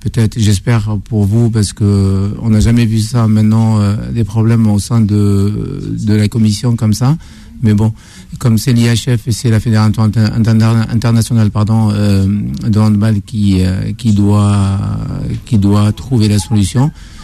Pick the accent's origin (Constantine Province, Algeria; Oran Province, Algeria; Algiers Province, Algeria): Oran Province, Algeria; Oran; J'ai grandi, je suis né à Oran, j'ai grandi à Oran, j'ai été formé à Oran